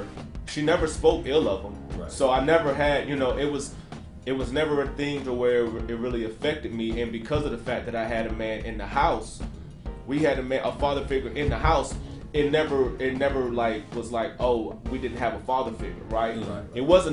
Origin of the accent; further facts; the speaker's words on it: Baltimore, Maryland, United States; born there; We were born in Baltimore, moved here back in 87.